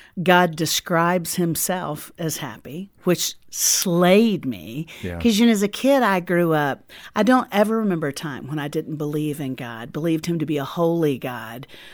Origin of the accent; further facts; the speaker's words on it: the South, United States; I grew up in the South in a Baptist church